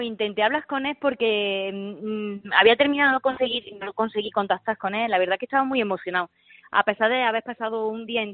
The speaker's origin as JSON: {"language": "Spanish", "town": "Baena", "region": "Andalusia", "country": "Spain", "tie": "born or raised there", "said": "el ayuntamiento de mi pueblo, de Baena, siempre he contado con una pequeña ayuda"}